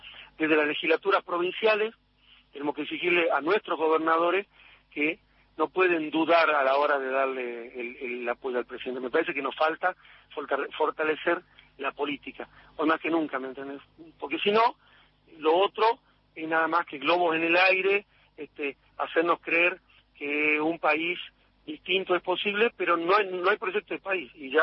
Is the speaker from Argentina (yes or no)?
yes; Argentina; me encendé como argentino, como trabajadores del campo popular